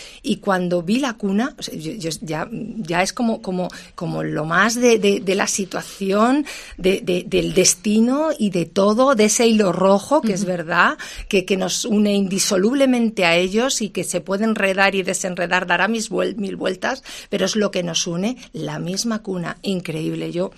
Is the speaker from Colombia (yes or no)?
no; Castile and León, Spain; es que aquí somos de Castilla y León